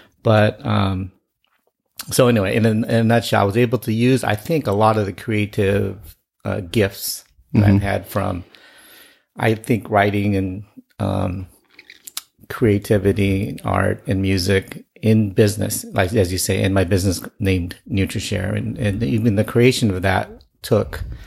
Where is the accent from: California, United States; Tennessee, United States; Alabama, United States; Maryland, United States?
California, United States; Lodi; I grew up very poor in Lodi, and oldest of five